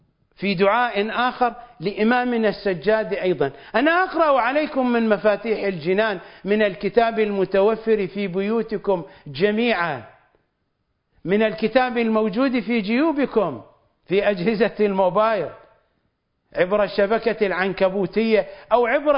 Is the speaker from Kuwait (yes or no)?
no; Iraq; هذا مثل شعبي معروف عندنا بالعراق